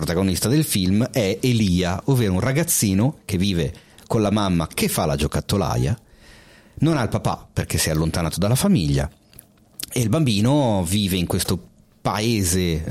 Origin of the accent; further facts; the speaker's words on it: Milan, Lombardy, Italy; credo sia la mia più grande macchia da milanese.